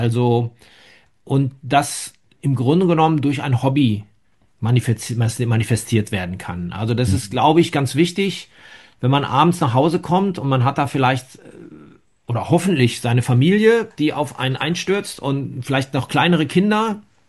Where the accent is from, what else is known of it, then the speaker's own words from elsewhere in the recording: Dortmund, North Rhine-Westphalia, Germany; born there; now in Frankfurt, Germany; mit meinem Umzug aus meiner Geburtsstadt Dortmund nach Frankfurt Anfang der 90er